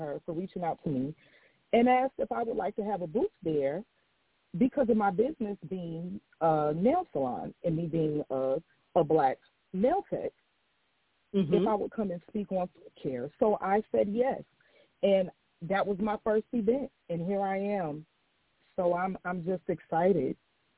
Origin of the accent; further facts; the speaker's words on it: Augusta, Georgia, United States; I am from Augusta, a Georgia native.